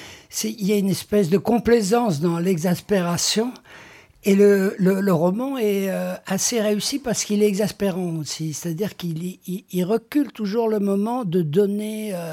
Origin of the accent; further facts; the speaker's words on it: Brussels, Belgium; Je suis bruxellois.